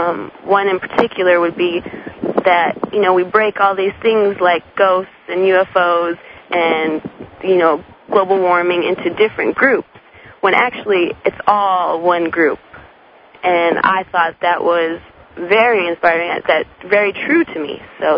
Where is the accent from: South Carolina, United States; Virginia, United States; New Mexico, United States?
New Mexico, United States; Albuquerque; Well, I'm from Albuquerque, New Mexico, and I came up here with my father, who went through a spiritual awakening a few months ago.